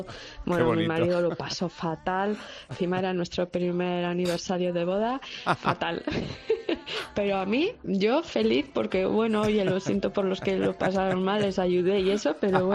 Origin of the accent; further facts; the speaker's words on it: San Sebastián, Basque Country, Spain; A mí el mar me encanta. Como buena donostiarra, pues sí, me encanta.